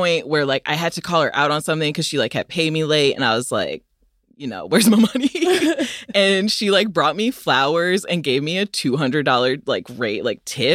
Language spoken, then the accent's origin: English; United States; Honestly, I was like, oh, I'm from America. My employment stuff is weird.